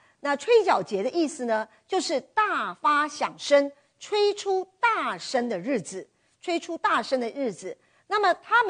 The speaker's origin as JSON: {"language": "Chinese", "country": "China", "said": "我们中国人过节可能就是放假旅游吃喝"}